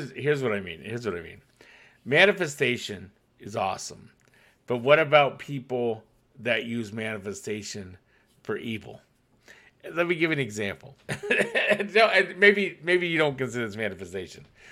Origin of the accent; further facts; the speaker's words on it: Iowa, United States; also born or lived in New York / Los Angeles; now in Texas, United States; And for me, it's like, I'm from Iowa originally. I said pop all the time.